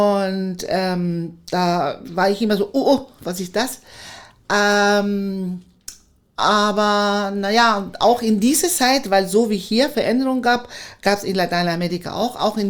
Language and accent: German; Chile; bei uns in Chile ist das so, als ich Hebamme gelernt habe, man konnte sich die Hebamme aussuchen.